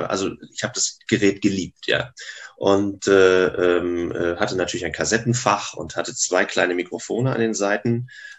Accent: Grevesmühlen, Mecklenburg-Vorpommern, Germany; ich komme aus Gribbesmühlen, einem kleinen Ort zwischen, heute würden wir sagen, Lübeck und Wismar. Damals war kurz nach Gribbesmühlen ein Stück weit die Welt zu Ende.

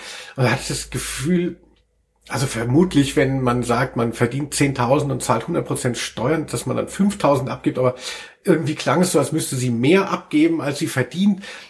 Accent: Frankfurt, Hesse, Germany; Ich komme aus Rödelheim

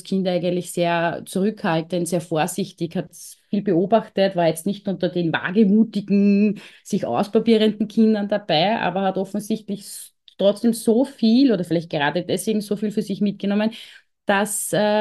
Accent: Lower Austria, Austria; wir bei uns in Niederösterreich ganz stark.

